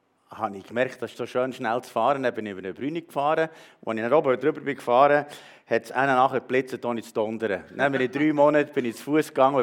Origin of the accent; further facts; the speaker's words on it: Spiez, Bern, Switzerland; ich habe mich sehr wohl gefühlt hier, wie bei uns in Spiez